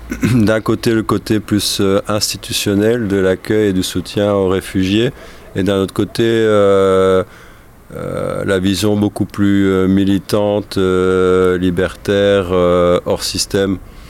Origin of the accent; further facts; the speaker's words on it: Belgium; je vais parler de la Belgique vu que je suis belge